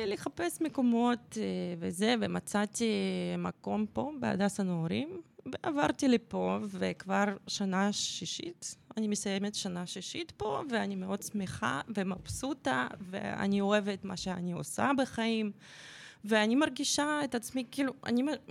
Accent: Russia; now in Israel; נולדה ברוסיה בשנות 90. זאת הייתה תקופה לא כל כך פשוטה

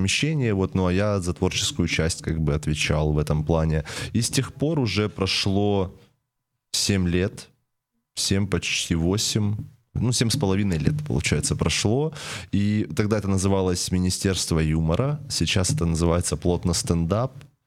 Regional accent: Donetsk, Donetsk Oblast, Ukraine; Смотрите, дело в чем, что я сам из Донецка. У нас в Донецке был такой стендап-проект.

